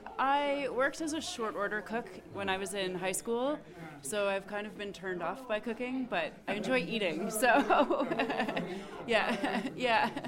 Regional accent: Ontario, Canada; I grew up outside of Toronto, but I've lived in Toronto for almost 10 years. So the middle, sort of eastern side.

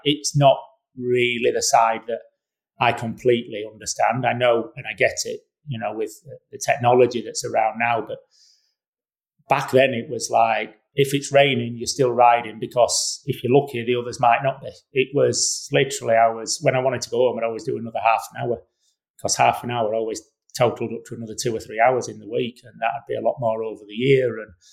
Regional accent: Yorkshire and the Humber, United Kingdom; And we're in a position, you know, born and bred in Yorkshire, terrain absolutely everywhere, you know, plenty to go at.

